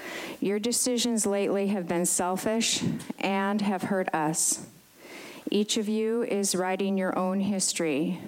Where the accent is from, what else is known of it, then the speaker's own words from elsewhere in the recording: Talkeetna, Alaska, United States; I'm from Talkeetna. I've been there about 50 years.